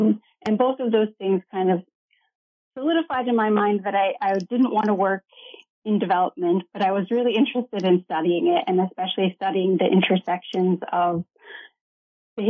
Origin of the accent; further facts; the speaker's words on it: Ohio, United States; So I grew up in Ohio in a small college town, and I am the child of political scientists